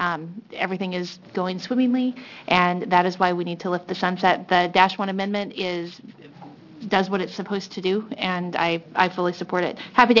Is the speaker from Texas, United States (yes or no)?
no; Corvallis, Oregon, United States; I'm from Corvallis and Philomath, House District 16, State Representative.